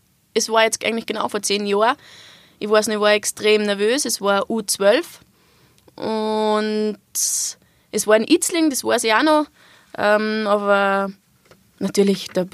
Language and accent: German; Austria